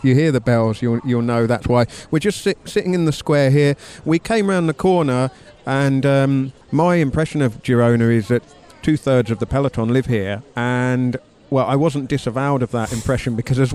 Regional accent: England, United Kingdom; I'm very English in my T-shirt here.

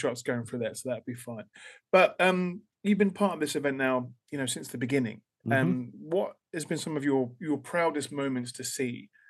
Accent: Portsmouth, South East England, United Kingdom; this is a huge comic book event in my hometown. And I think it was from that moment on that this love relationship that I had for Portsmouth Comic Con blossomed.

